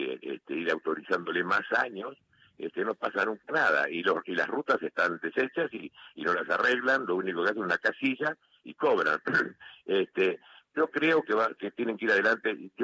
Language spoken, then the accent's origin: Spanish; Argentina; Bueno, yo le doy toda la fuerza que pueda como argentino.